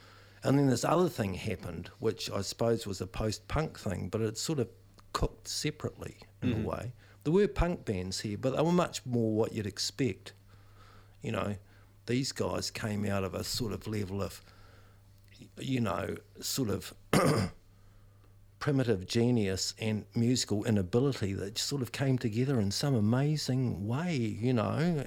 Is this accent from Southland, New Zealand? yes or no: yes; Invercargill, Southland, New Zealand; I mean, I grew up in Invercargill, but I got out of there as quickly as possible.